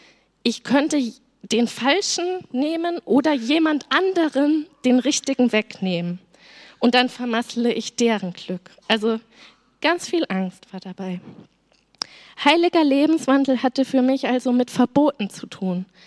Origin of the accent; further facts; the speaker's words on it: Fulda, Hesse, Germany; Ich komme gebürtig aus Fulda und bin da mit 14 Jahren ab dem Alter von 14 Jahren regelmäßig in die Jugendgruppe von der Freien Gemeinde gegangen.